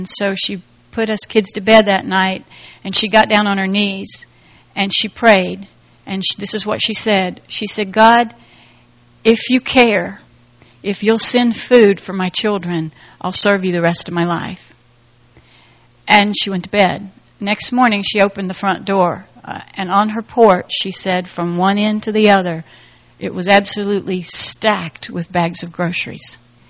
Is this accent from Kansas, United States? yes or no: no; Miami, Florida, United States; born there; I was born in Miami, Florida. My dad was an alcoholic.